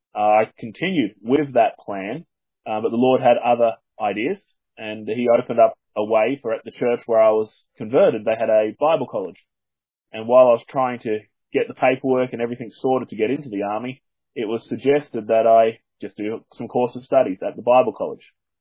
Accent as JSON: {"language": "English", "country": "Australia", "lives_now": "United Kingdom", "said": "As people can probably tell from my accent, I'm from down under, even though I live in the UK at the moment. I was brought up in a Christian home"}